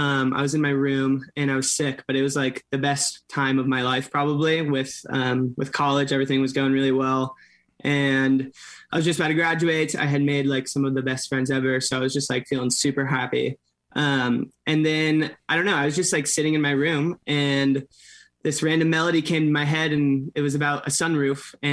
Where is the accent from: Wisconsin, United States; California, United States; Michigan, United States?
California, United States; I'm from Orange County, so like an hour south of LA.